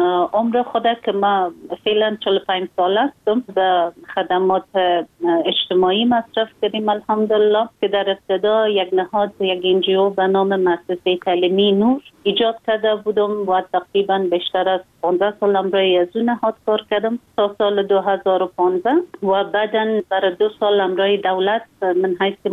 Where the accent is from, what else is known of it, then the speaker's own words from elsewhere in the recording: Afghanistan; من یک خانم مسلمان هستم، از افغانستان هستم